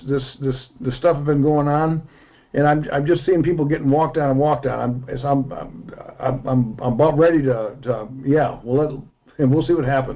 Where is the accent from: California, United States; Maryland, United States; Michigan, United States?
Michigan, United States; I'm from Michigan, and the Article 1, Section 1, the very first part of the Constitution says, all political power resides in the people.